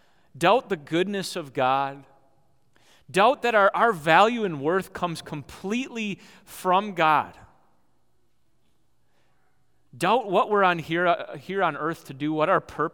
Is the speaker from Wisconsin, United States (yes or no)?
yes; Kewaskum, Wisconsin, United States; We got Jordan Stoltz, right, from Kewaskum, Wisconsin, my hometown.